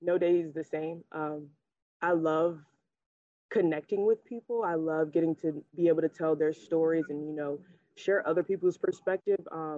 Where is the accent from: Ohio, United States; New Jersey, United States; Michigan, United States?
Ohio, United States; Cleveland; just to be a little girl from Cleveland. Like I grew up on St. Clair. So like super inner city.